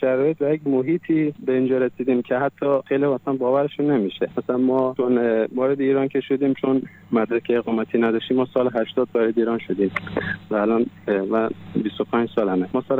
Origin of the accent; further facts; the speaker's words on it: Afghanistan; من میگم که من افغان هستم